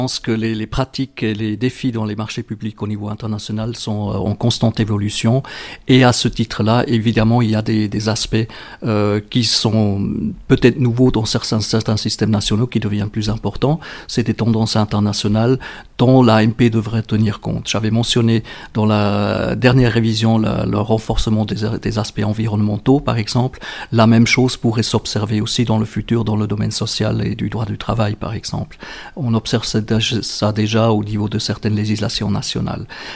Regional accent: Switzerland; je suis suisse de nationalité et puis j'ai plusieurs autres compatriotes qui m'ont précédé dans cette fonction.

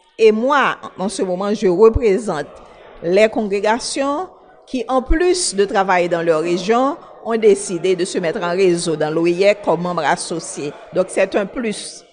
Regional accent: Haiti; moi je suis d'Haïti

